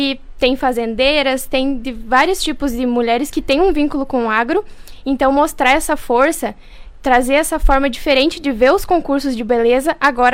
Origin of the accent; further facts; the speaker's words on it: Santo Antônio, Paraná, Brazil; Santo Antônio também, que é a cidade onde eu nasci e cresci.